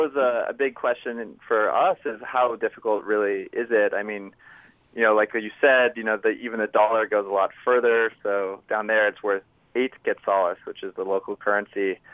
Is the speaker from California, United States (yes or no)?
no; Seattle, Washington, United States; But growing up in, I grew up in Seattle and Chris grew up in Connecticut, we had no context for what that really means.